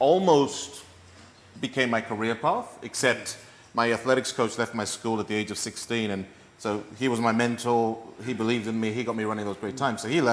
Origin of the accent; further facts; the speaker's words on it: Zambia; born there; also born or lived in Kenya; I'm from Africa. I was born in Zambia in 76. Kenyan dad, Zimbabwean mother